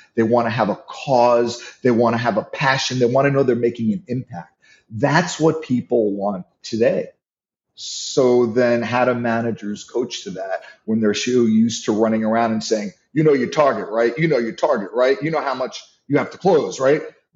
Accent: New York, United States; Now, I'm from New York. I talk pretty fast.

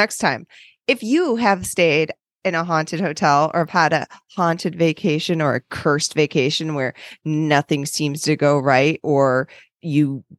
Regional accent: Rochester, New York, United States; Hello, Britt. … I'm from Rochester, New York.

